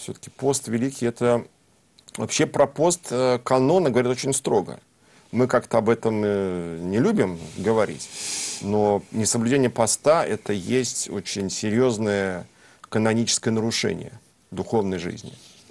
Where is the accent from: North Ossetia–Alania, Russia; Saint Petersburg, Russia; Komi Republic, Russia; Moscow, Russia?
Moscow, Russia; Я москвич.